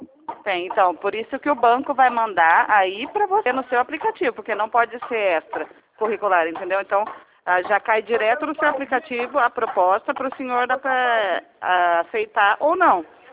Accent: Mogi Guaçu, São Paulo, Brazil; eu sou de Mogi Guaçu

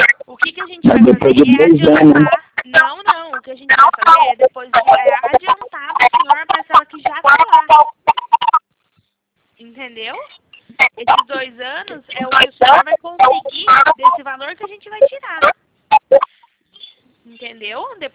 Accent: Leme, São Paulo, Brazil; eu sou de Leme, interior de São Paulo

